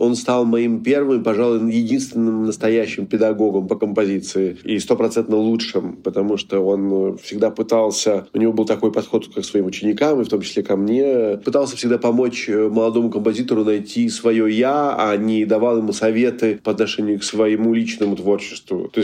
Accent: Moscow, Russia; Мои одноклассники из Биберева выкрали классный журнал

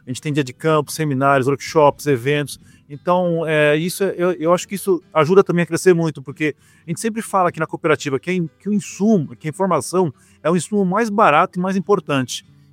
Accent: São Paulo, Brazil; now in Rio Verde, Brazil; Eu sou de São Paulo, da capital, mas metade da minha vida eu já passei aqui em Rio Verde, né? Eu me considero um cidadão riverdense também, né?

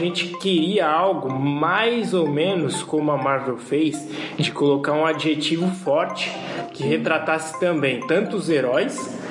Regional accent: Brazil; Que a gente é brazuca.

